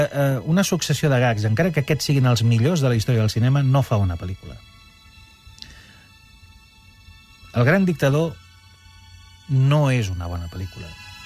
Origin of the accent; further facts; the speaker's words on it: Catalonia, Spain; perquè sóc català i, per tant, garrepa